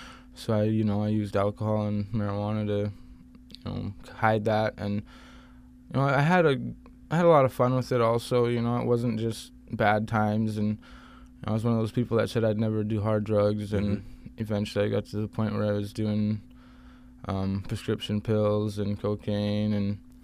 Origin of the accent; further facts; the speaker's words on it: Dillingham, Alaska, United States; I'm born and raised in Dillingham. I'm 25 years old.